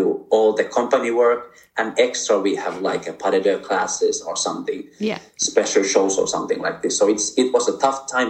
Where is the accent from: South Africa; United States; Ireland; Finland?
Finland; So I'm from Finland. I started dancing when I was 7